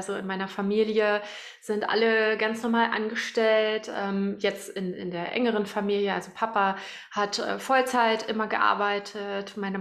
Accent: Berlin, Germany; Ich komme aus Berlin.

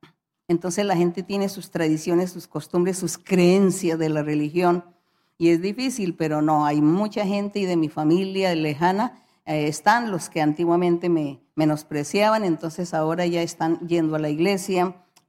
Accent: Sáchica, Boyacá, Colombia; allá en mi pueblo, donde yo estuve por algún tiempo de crianza, porque no es mi pueblo de nacimiento, sino de crianza, pero yo lo adoro, Sáchica, y allí entonces estaba, mis padres vivían allí en ese pueblo.

